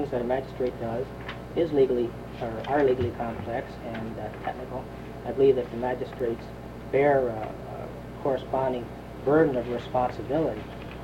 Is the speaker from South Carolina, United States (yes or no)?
no; Delta Junction, Alaska, United States; I'm from Delta Junction.